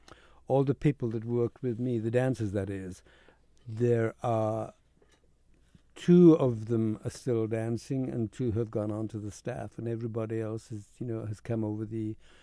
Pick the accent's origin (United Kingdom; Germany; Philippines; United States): United Kingdom; being British, we grew up going to the English pantomimes or British pantomimes